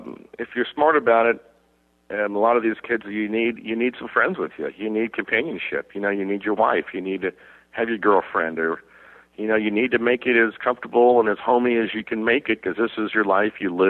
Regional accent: Dallas, Texas, United States; also born or lived in Phoenix, United States; it used to be Dallas was the biggest party in golf, my hometown, and now it's Phoenix, my other hometown.

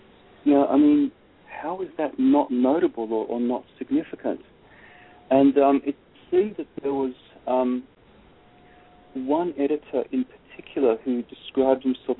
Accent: Sydney, New South Wales, Australia; moved away as an adult; now in United States; As you can tell from my accent, I was brought up in Sydney. I lived in Sydney all my life. I never expected to move to the United States

